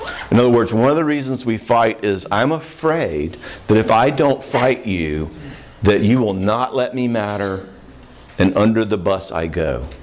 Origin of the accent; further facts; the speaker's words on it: the South, United States; we had three girls and we're from the South, which means we did Christmas card pictures.